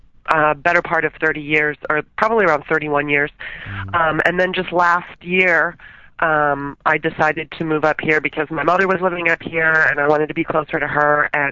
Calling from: Santa Rosa, California, United States; also born or lived in Los Angeles; I'm calling from Santa Rosa, California.

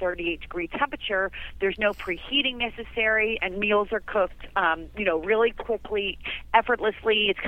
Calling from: San Diego, California, United States; I am in sunny San Diego.

